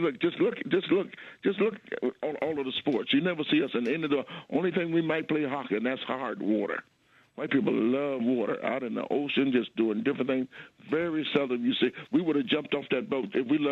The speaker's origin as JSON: {"language": "English", "town": "Atlanta", "region": "Georgia", "country": "United States", "tie": "born or raised there", "said": "Well, I grew up in Atlanta, Georgia."}